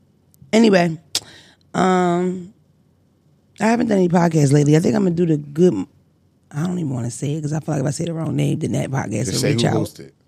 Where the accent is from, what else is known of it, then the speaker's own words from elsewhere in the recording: Philadelphia, Pennsylvania, United States; Because I'm from North Philly, you get that if you keep walking.